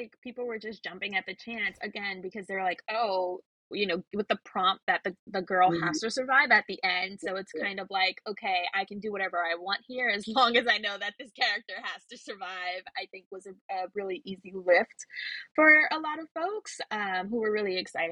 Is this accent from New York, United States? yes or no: yes; New York City, New York, United States; So I'm from the Bronx, and we have a famous cemetery, the Woodlawn Cemetery